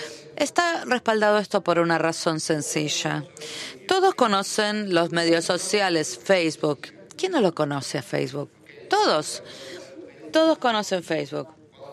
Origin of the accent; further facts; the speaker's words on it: Belgium; yo provengo de Bélgica